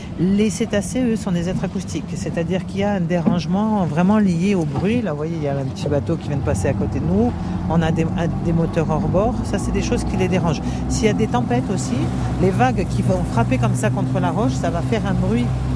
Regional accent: Corsica, France; Je la connais déjà en tant que Corse

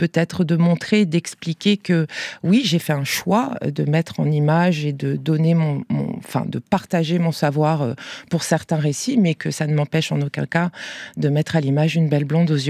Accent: France; Karine, Virginie et moi-même sommes des femmes, et pas que, nous sommes des femmes noires. Voilà, moi je suis française, fière de l'être

